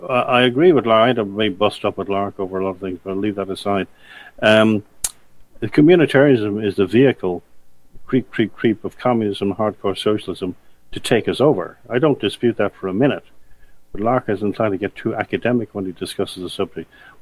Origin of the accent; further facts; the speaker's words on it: Ireland; I'm Irish, but I wouldn't promote the Irish blanketly.